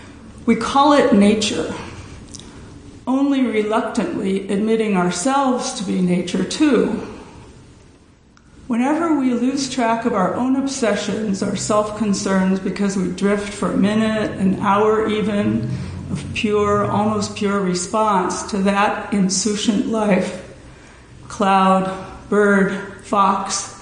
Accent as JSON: {"language": "English", "town": "Youngstown", "region": "Ohio", "country": "United States", "tie": "born or raised there", "said": "it's the very first place I ever remember as a young girl growing up in Youngstown, Ohio, that I really longed to visit."}